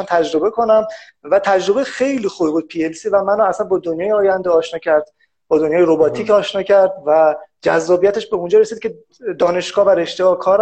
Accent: Tehran, Tehran Province, Iran; also born or lived in Bushehr, Iran; من متولد 67م و به دلایلی در بوشهر به دنیا آمدم. دوباره بلافاصله برگشتم تهران. در واقع زاده بوشهر هستم.

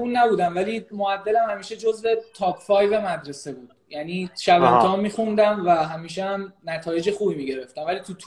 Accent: Shahr-e Rey, Tehran Province, Iran; من متولد 10 بهمن 73 هستم و تو شهر ری به دنیا اومدیم و بزرگ شدیم.

